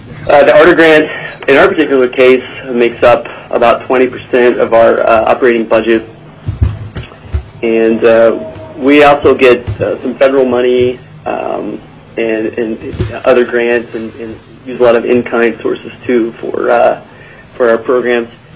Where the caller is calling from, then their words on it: Anchorage, Alaska, United States; We're calling in from Anchorage